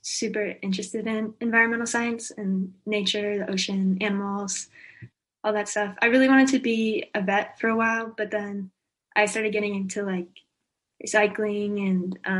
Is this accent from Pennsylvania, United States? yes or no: no; Sacramento, California, United States; I'm from Sacramento.